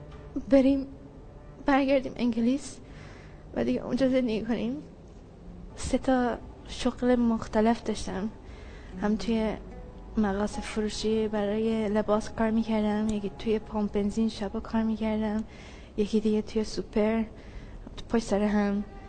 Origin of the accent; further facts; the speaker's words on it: Iran; born there; اینکه ایران به دنیا اومدم، پدر مادرم ایرانی بودند، زبانم ایرانی، شکلم شکل ایرانی است، کشورم ایرانه، وطنم ایرانه.